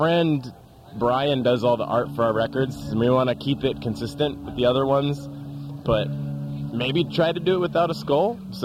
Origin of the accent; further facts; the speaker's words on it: McAllen, Texas, United States; I play guitar, and I'm from McAllen, Texas.